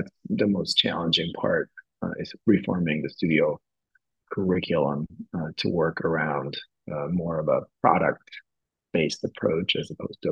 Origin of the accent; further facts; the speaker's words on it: Zagreb, City of Zagreb, Croatia; the architecture and urbanism of Zagreb, which is my hometown